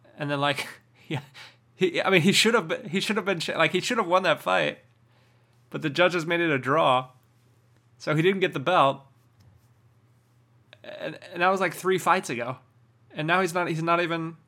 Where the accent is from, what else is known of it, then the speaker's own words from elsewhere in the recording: Hawaii, United States; I'm from Hawaii. That's what we do in Hawaii. We throw down.